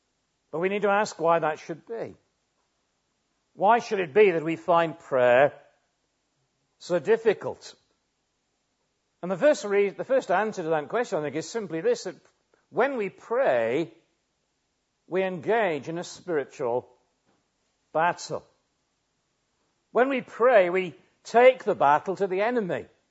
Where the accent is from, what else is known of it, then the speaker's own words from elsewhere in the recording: England, United Kingdom; now in Llantrisant, United Kingdom; most English people, of whom I count myself one